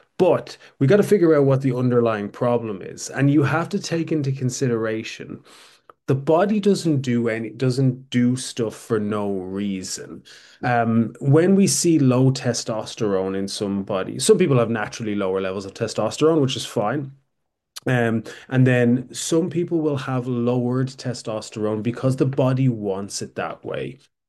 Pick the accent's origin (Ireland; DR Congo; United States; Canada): Ireland; I'm Irish